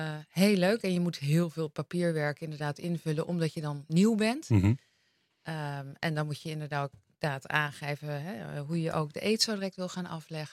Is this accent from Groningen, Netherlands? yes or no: no; Laren, North Holland, Netherlands; Ik ben geboren en getogen in Laren. Mijn ouders wonen nog, mijn zusje en mijn kinderen.